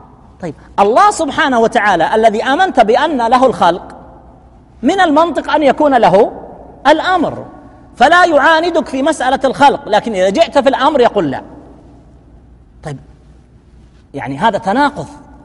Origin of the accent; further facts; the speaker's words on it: Saudi Arabia; لكن مثلا عندنا في السعودية